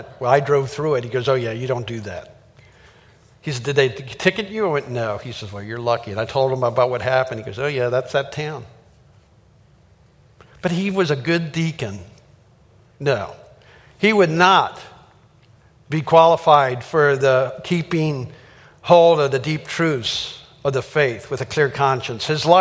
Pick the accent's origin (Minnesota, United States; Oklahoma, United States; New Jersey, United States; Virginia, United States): Minnesota, United States; Minneapolis; I'm from Minneapolis.